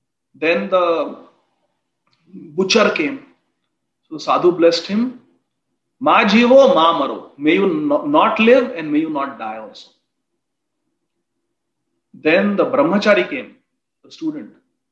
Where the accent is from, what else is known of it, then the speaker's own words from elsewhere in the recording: Akola, Maharashtra, India; When I was growing up in my hometown in Akola, there were dabba latrines.